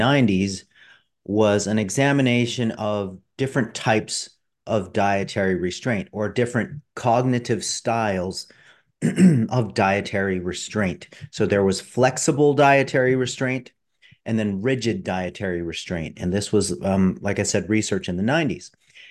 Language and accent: English; California, United States; accent: Californian; Yeah, that's right. That's where I get my accent from.